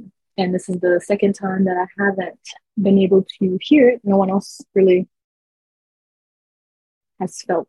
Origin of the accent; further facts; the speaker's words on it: Brooklyn, New York, United States; I'm from New York City, Brooklyn.